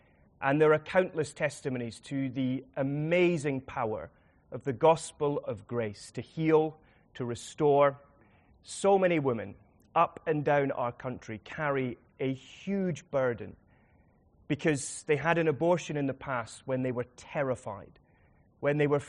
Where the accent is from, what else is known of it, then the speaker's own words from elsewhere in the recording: Edinburgh, Scotland, United Kingdom; now in London, United Kingdom; I'm from Edinburgh originally, now serving Wandsworth.